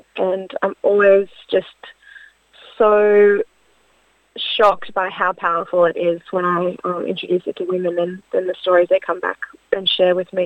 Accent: Brisbane, Queensland, Australia; I'm from Brisbane.

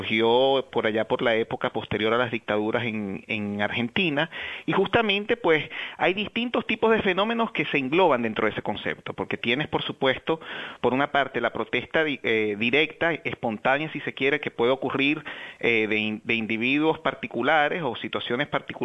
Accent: Venezuela; now in Australia; como venezolano en efecto y habiendo pues vivido en Australia permanentemente ya por varios años

